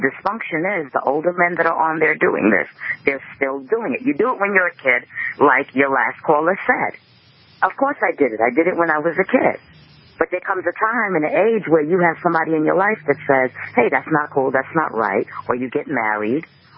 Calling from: New York, United States; Hi, how are you? I'm calling from New York.

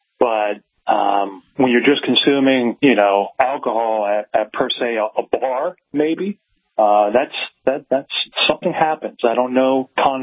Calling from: Ohio, United States; The Buckeye State.

